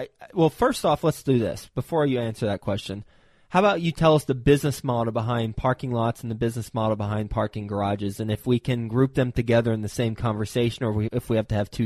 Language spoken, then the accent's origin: English; Fort Worth, Texas, United States; He is based in Fort Worth, Texas, my hometown.